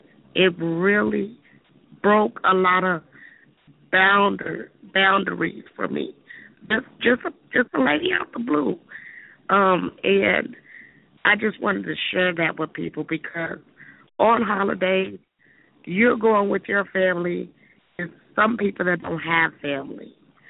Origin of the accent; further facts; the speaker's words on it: Kansas City, United States; I'm from Kansas City.